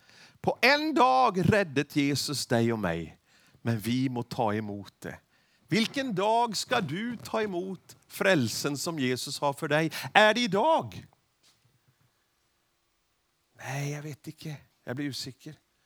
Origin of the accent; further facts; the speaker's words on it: Sweden; Och jag är så sprö, för jag är ju från Sverige.